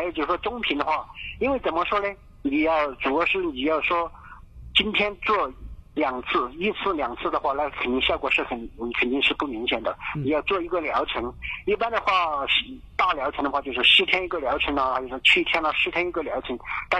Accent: Luzhou, Sichuan, China; 我是来自四川泸州的

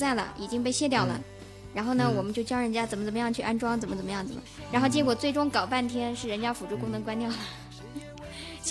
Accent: Yunnan, China; 因为我本身是南方的，我是云南的，然后针对四川啊什么贵州这边的方言我还勉强能听懂一点，但是有些真的很地道的四川方言我真听不懂。

